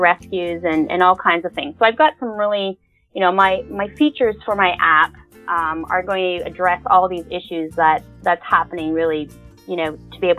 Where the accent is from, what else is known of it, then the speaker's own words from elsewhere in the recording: Canada; now in United Kingdom; I'm from Canada, but I now live in the UK.